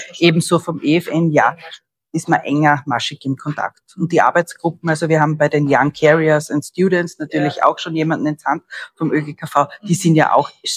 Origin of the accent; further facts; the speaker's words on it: Austria; Die sind ja bei uns in Österreich teilweise schon vorhanden